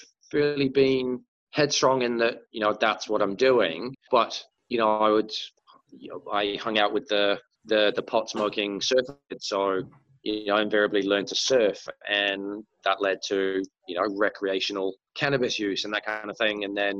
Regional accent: North West England, United Kingdom; accent: Merseyside; funny accent coming from Merseyside, or, you know, parts of Merseyside. They didn't really understand my accent.

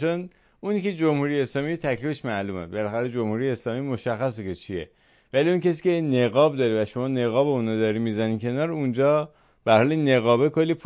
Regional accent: Iran; حداقل ما کار خودمون رو انجام میدیم به عنوان یک ایرانی

